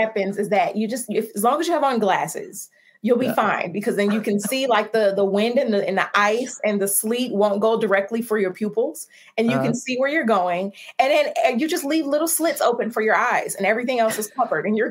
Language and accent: English; Chicago, Illinois, United States; Yes, I am from Chicago, born and raised.